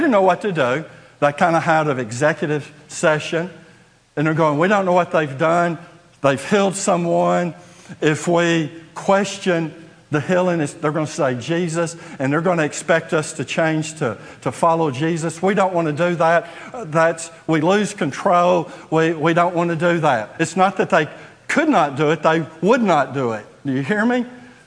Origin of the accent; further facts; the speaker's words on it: Trinity, Texas, United States; born there; I was born in Trinity, so I can say that.